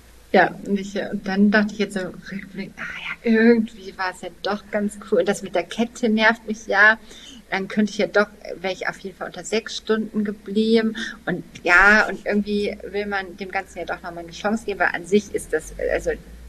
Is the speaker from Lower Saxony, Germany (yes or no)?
yes; Hanover, Lower Saxony, Germany; Also ich komme aus Hannover, für mich ist eine Autobahnbrücke ein Berg.